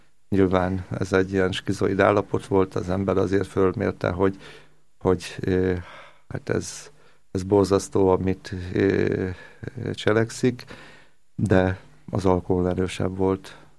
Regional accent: Jász-Nagykun-Szolnok, Hungary; now in Budapest, Hungary; alkoholista, 54 éves. Én egy jászsági kisfaluból származom, a gimnáziumot már itt Budapesten végeztem, az egyetemre is itt Budapesten jártam.

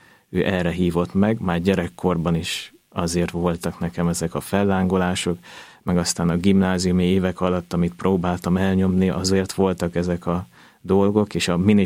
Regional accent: Budapest, Hungary; én, mint budapesti, Esztergomba kellett költöznöm

